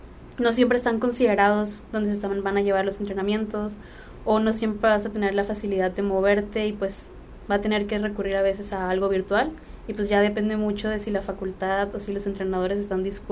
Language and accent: Spanish; Guasave, Sinaloa, Mexico; pues primeramente vengo de Guasave